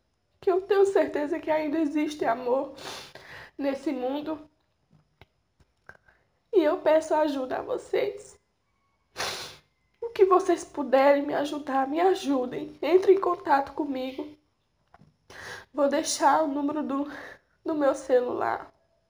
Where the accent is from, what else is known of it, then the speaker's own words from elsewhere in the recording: São José de Belmonte, Pernambuco, Brazil; sou de São José de Belmonte. Moro na Vila Delmiro, próximo a Ureas Parque.